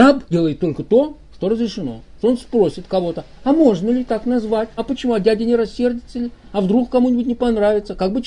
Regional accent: Russia; я рассказал, что я из России

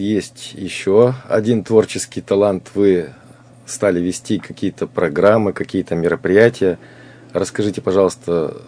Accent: Russia; born there; хорошо, что я родился в России.

